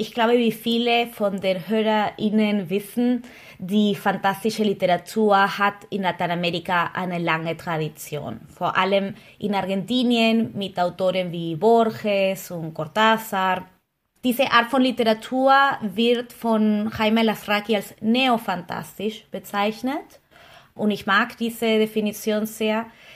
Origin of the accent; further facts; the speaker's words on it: Peru; now in Berlin, Germany; Ich weiß, das ist ein sehr deutscher Name, aber ich komme aus Peru